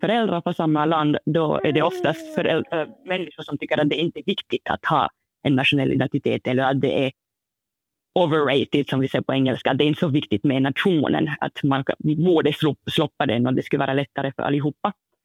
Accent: France; Swedish is a second language; also born or lived in Finland; jag kommer från Frankrike de facto. Jag flyttade för ett år sedan, två år sedan och så vidare. Och det hörs i det sättet som jag talar dålig finska eller har brytning på svenska och så vidare. Men eftersom jag har brun hy, eftersom min biologisk pappa är från Gambia

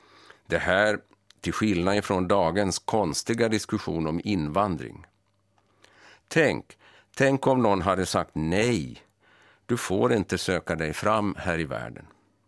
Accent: Närpes, Ostrobothnia, Finland; also born or lived in Turku / Pargas / Vaasa / Oravais; Jag är född i Åbo och bodde som liten i Pargas, Vasa och Oravais. Men jag kom att växa upp den längsta tiden i Närpes. Med en far ifrån Lappfjärd och Vörå och en mor ifrån Borgå

